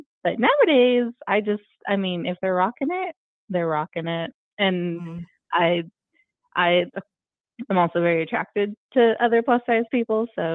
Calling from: Las Vegas, Nevada, United States; I'm calling from Las Vegas.

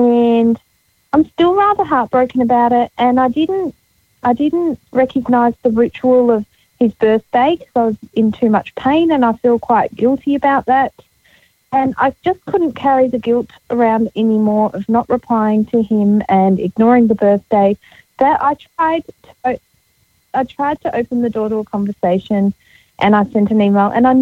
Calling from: Australia; I'm phoning from Australia.

